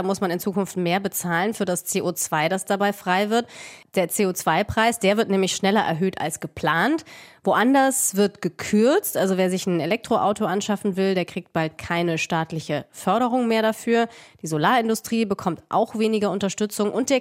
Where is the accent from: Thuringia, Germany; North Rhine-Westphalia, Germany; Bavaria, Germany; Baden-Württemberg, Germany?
Bavaria, Germany; Munich; Also ich komme aus München und dann wäre ja mein Haus, in dem ich aufgewachsen bin, weg